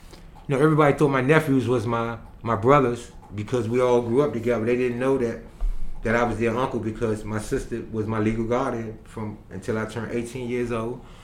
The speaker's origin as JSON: {"language": "English", "town": "Washington", "region": "District of Columbia", "country": "United States", "tie": "born or raised there", "said": "Well, I'm a born Washingtonian. I grew up in the Anacostia section of D.C. I'm the youngest of eight."}